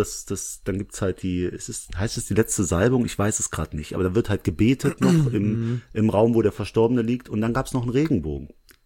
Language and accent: German; Langweiler, Germany; Ich bin ja hier aufgewachsen in Langweiler, da wohne ich.